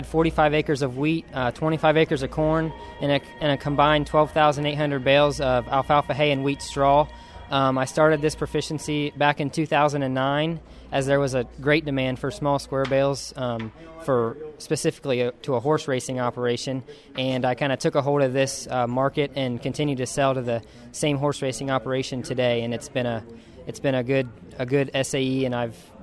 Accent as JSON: {"language": "English", "region": "Ohio", "country": "United States", "said": "Well, I'm from South Central Ohio, Pickaway County to be exact. I come from about a 1,000-acre grain farm. We have a small family farm there located near Circleville."}